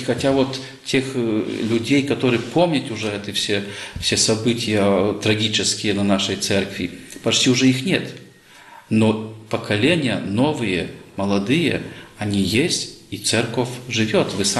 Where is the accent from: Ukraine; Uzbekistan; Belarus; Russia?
Belarus; Естественно, что я белорус